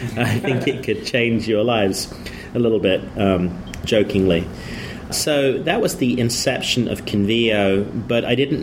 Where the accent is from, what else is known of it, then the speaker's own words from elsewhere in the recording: United Kingdom; now in Austin, United States; I was not from Austin, so I didn't have a network. I'm actually from the UK. I'd only been in the US a couple of years at business school at that point.